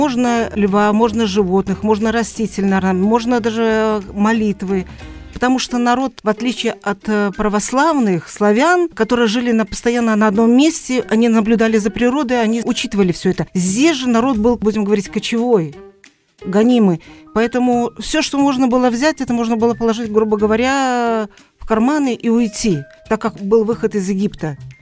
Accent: Minsk, Belarus; я из Минска

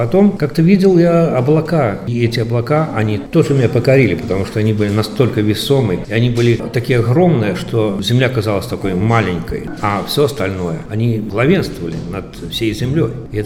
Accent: Slawharad, Mogilev Region, Belarus; Я родился в Славгороде, в Могилевской области, там, где сливается река Проня и Сос, рыбачил, потом купался

